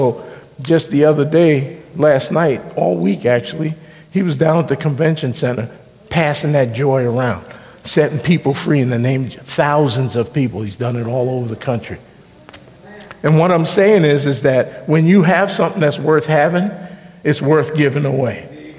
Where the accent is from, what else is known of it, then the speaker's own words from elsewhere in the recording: Texas, United States; now in Portland, United States; And then I moved up here to Portland from Texas, and I would talk to him on the phone, and he hired me to work in his store up here.